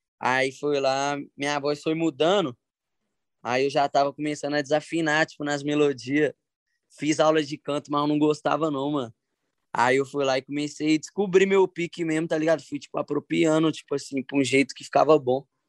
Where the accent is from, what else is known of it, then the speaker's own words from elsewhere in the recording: Belo Horizonte, Minas Gerais, Brazil; Eu vim lá do Morro do Papagaio, tá ligado? Morro do Papagaio, ali na zona sul de Belo Horizonte.